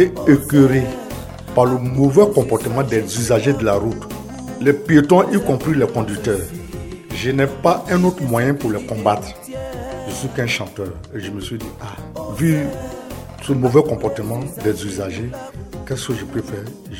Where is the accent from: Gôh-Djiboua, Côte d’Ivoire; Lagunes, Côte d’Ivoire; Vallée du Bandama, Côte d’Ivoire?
Gôh-Djiboua, Côte d’Ivoire; Zangé; Je suis natif de la région de Oumé, précisément du village Zangé. Zangé, c'est en provenant d'Abidjan, est le premier village de Oumé, situé à 5 km de Oumé.